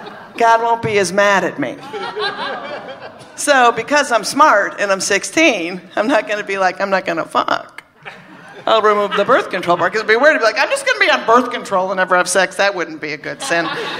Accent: Minnesota, United States; I was brought up in Minnesota, Catholic, thank you, and 16.

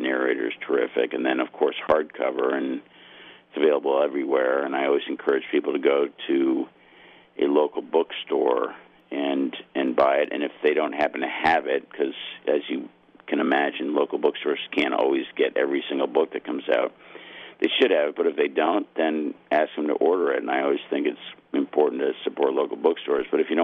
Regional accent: Connecticut, United States; I grew up in Connecticut, and my grandmother was always encouraging me to write.

